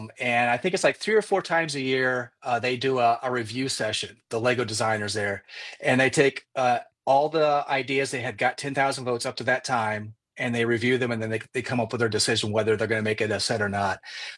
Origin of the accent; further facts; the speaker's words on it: Indiana, United States; also born or lived in Illinois / Germany; No, I was born and raised in the Midwest. So, born in Illinois, grew up in Indiana.